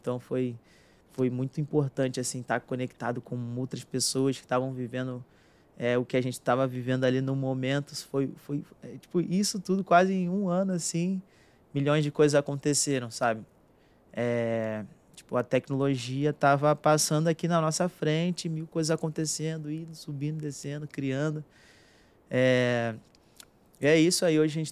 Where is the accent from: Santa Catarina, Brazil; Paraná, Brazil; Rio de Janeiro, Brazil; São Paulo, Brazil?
Rio de Janeiro, Brazil; eu sou nascido e criado no Morro Santo Amaro.